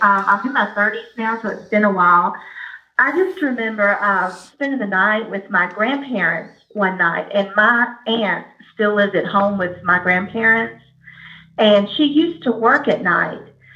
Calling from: Alabama, United States; I'm calling from Alabama.

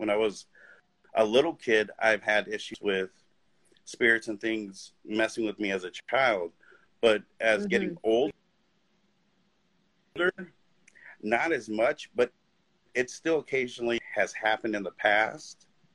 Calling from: Phoenix, Arizona, United States; From Phoenix.

